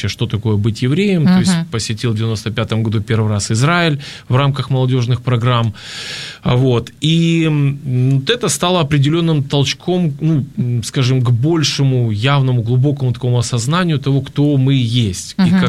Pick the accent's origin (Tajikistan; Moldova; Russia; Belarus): Moldova; Chișinău; Мы приехали из города Кишинев, Молдова. И, ну, в общем-то, все наши корни оттуда. А, собственно, и еврейские вот корни наши из Бессарабии.